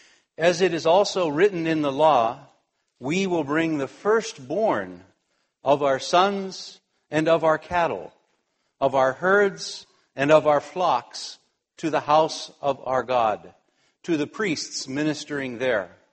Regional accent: United States; now in Japan; I'm from America, and there are times now and then that I think, oh, why am I living in Japan? Why do I struggle with Japanese language? It'd be so much easier to just live back in America.

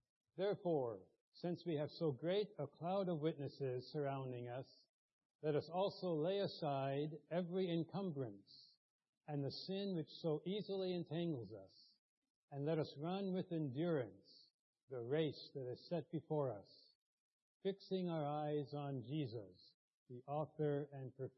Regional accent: United States; I'm from the United States.

